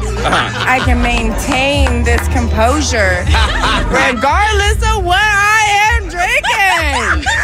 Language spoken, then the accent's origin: English; Los Angeles, California, United States; I'm from Silver Lake.